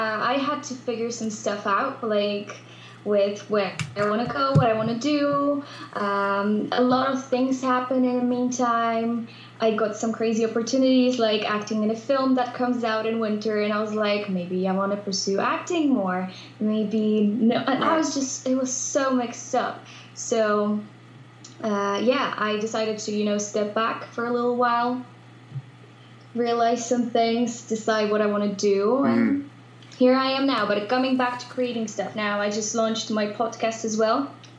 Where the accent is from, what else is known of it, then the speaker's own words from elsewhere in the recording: Poland; English is a second language; I'm from Poland. However, I do all the content stuff in English, which is weird because we don't use English that much in Poland.